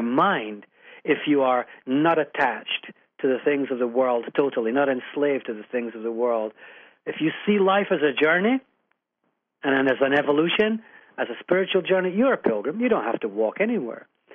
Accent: Japan; moved away as an adult; now in Canada; Now I'm in British Columbia. I left Japan.

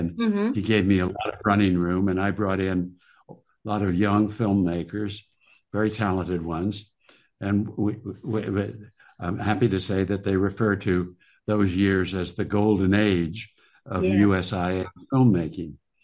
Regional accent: Hollywood, California, United States; born there; Well, good. Yes, just for the background for your audience, I was born in the Hollywood Hospital.

